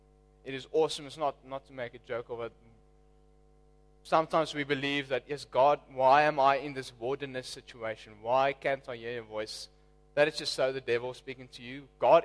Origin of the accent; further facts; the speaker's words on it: George, Western Cape, South Africa; I come from George, down in the Cape, for those who don't know it.